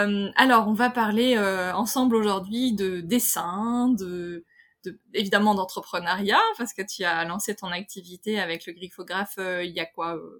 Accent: Lyon, Auvergne-Rhône-Alpes, France; je suis pas vraiment auxerroise, mais effectivement, je viens de Lyon

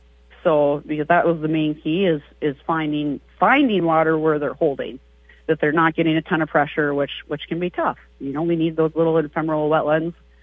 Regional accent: North Dakota, United States; moved away; I'm from North Dakota, so there was a bit of transition for me when I moved here

